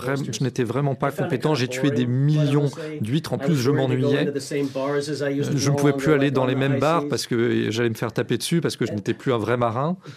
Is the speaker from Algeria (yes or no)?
no; Newfoundland and Labrador, Canada; Et effectivement, j'ai grandi à Newfoundland, comme vous l'avez dit.